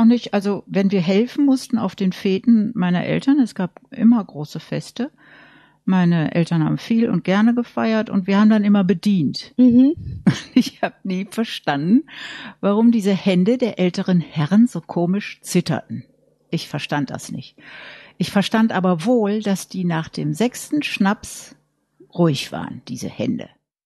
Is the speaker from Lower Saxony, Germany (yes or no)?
no; North Rhine-Westphalia, Germany; Und ich bin im Münsterland aufgewachsen